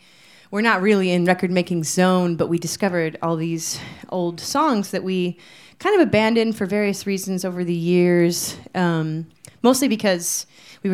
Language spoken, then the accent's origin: English; Baltimore, Maryland, United States; now in Durham, United States; Well, I'm deeply from Baltimore in every way that one can be from Baltimore. But recently I moved to Durham, North Carolina